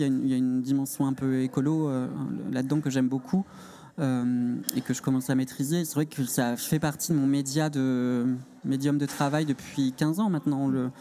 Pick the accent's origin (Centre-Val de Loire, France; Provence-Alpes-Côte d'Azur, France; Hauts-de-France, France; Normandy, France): Centre-Val de Loire, France; En fait, j'ai grandi en Sologne.